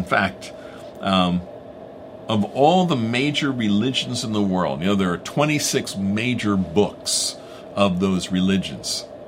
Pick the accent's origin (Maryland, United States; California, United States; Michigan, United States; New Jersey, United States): New Jersey, United States; I was going to say the city, you can tell where I'm from Jersey.